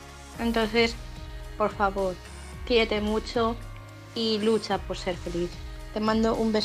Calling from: Madrid, Community of Madrid, Spain; corresponsal de Madrid.

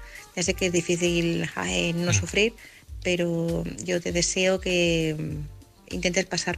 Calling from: Madrid, Community of Madrid, Spain; corresponsal de Madrid

